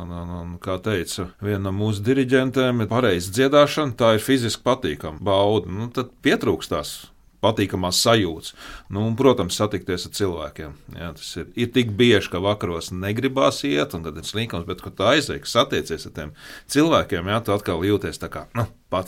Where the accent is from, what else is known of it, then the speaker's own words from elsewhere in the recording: Riga, Latvia; now in Lielvārde, Latvia; Es arī pats esmu no Rīgas iznācis, ja, bet koris ir tas, kas man padara pa lielvārdieti.